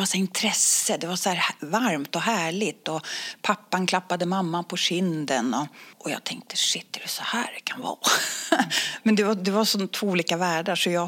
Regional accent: Stockholm, Stockholm County, Sweden; now in Katrineholm, Sweden; Ja, jag är ursprungligen från Stockholm. Mm-hmm. Sen var det kärleken som tog mig till Katrineholm.

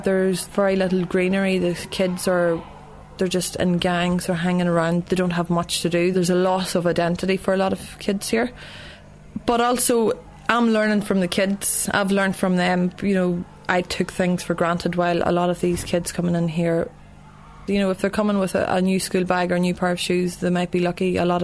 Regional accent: Northern Ireland, United Kingdom; I'm originally from County Tyrone

